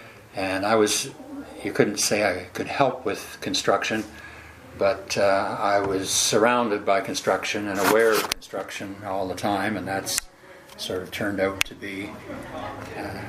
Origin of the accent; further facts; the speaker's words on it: Brampton, Ontario, Canada; They moved down to Brampton, to Elizabeth Street in Brampton.